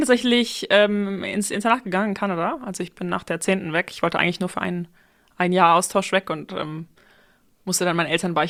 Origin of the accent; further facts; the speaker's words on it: Aachen, North Rhine-Westphalia, Germany; now in Berlin, Germany; ich komme aus Aachen, bin 27 Jahre alt und wohne heute in Berlin.